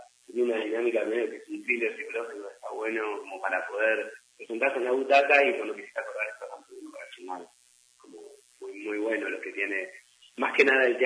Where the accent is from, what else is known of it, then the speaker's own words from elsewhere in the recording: Bolívar, Buenos Aires Province, Argentina; yo soy más de Bolívar, yo soy muy timide, tengo nacionalidad de acá, de Bolívar.